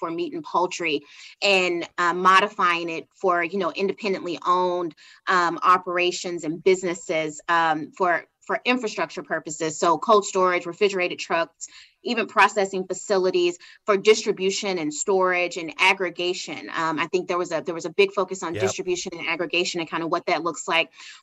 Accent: Village, Arkansas, United States; I tell people I'm from Village, Arkansas, which is just population, my family. And so these are things that really matter in small towns and areas like where I'm from.

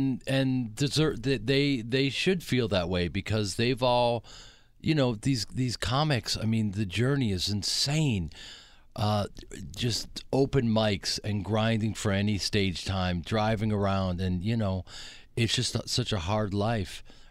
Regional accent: Chicago, Illinois, United States; I'm a guy from the Midwest, grew up in Chicago with an incredible family, and that's part of who I am

